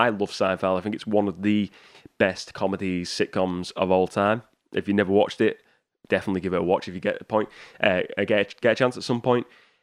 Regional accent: United Kingdom; I'll be honest, I'm British. I've never had a Pop-Tart.

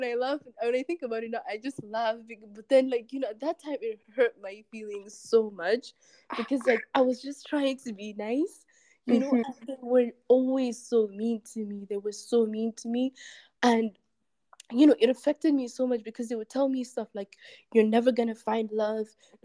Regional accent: Nigeria; when I told them I'm from Nigeria

